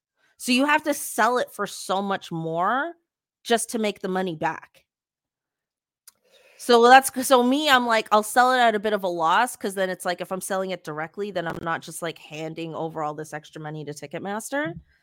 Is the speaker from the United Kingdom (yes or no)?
no; Canada; as a Canadian